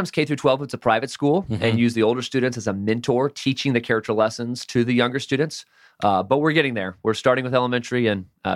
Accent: Florida, United States; now in Atlanta, United States; I'm originally from South Florida. Went to school in Birmingham, went to grad school in Kentucky.

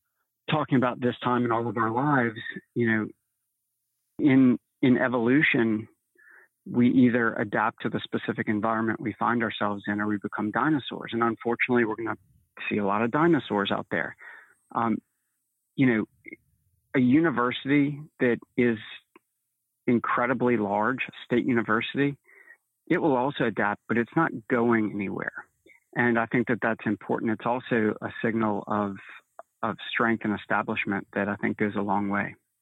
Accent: New Orleans, Louisiana, United States; I have this nostalgia for streetcars growing up in New Orleans.

